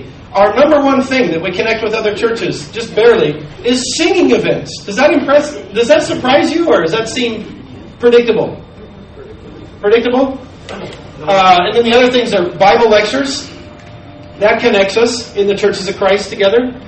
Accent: New Mexico, United States; see, I come from New Mexico. In New Mexico, there has not been an outright majority for many years in terms of race.

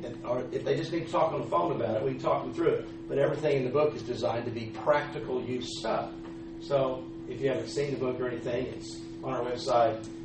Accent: Texas, United States; I'm from Texas, you think I'm smarter than that.

